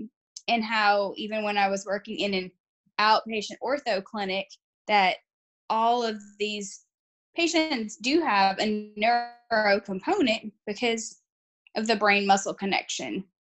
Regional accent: Lafayette, Louisiana, United States; now in Texas, United States; I am a Cajun girl from Lafayette, Louisiana, that has found myself in Texas for round two. I've lived all over the South for most of my life

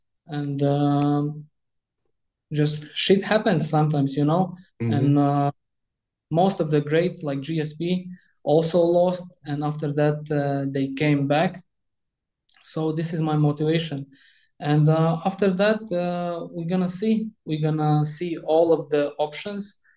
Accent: Latvia; English is a second language; now in Dubai, United Arab Emirates; I run more like seminars, seminars in my home country in Latvia.

